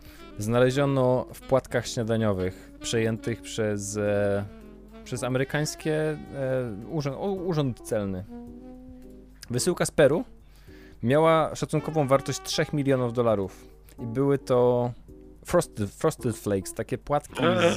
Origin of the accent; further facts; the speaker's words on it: Szczecin, West Pomeranian Voivodeship, Poland; jesteśmy ze Szczecina, a Szczecin to jest miasto, które jest chyba 50 km od granicy z Niemcami.